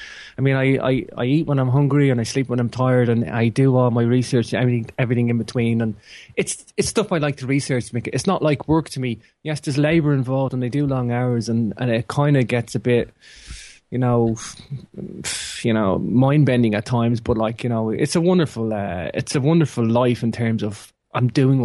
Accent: Ireland; the reason I concentrated on Ireland mostly in the book is not because I'm Irish.

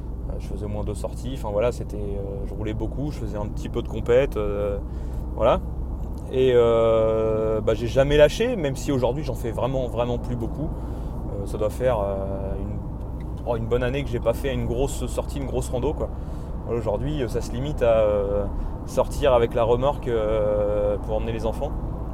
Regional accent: Normandy, France; un climat qui n'est pas du tout comme chez nous en Normandie où on avait plutôt l'habitude de forêts, bon un petit peu vallonnées

